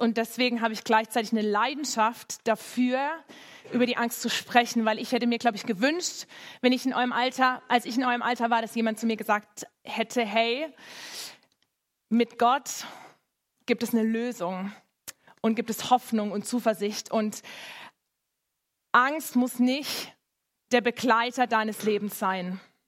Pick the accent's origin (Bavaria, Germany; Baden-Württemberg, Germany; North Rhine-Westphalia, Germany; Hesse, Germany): Baden-Württemberg, Germany; Ich bin in der Nähe vom Europapark aufgewachsen.